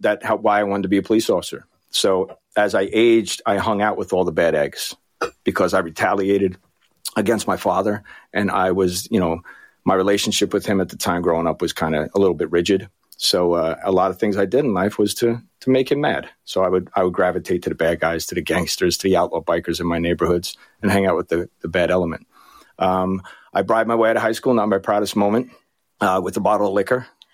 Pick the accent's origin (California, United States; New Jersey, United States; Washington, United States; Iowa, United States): New Jersey, United States; Bayonne; I'm born and raised in Bayonne, New Jersey, which is a stone's throw from here.